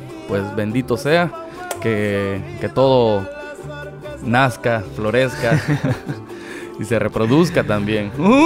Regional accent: Veracruz, Mexico; now in Los Angeles, United States; Como deben saber ustedes, pues soy de Veracruz, pero he emigrado a Los Ángeles

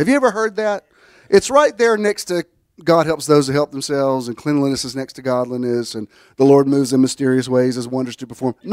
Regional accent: Southern US, United States; And because I'm from the Bible Belt and I have a history like you guys have, I have a soulish connection with it as well.

